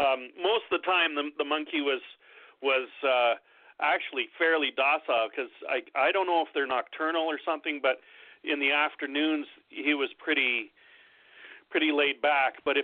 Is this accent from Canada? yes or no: yes; Canada; I'm from Canada, and in the fish store where I grew up as a hobbyist back when I was in high school